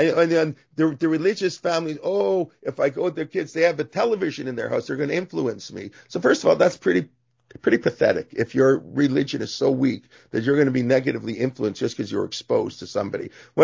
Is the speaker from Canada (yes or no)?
yes; Toronto, Ontario, Canada; When we grew up in Toronto, Zev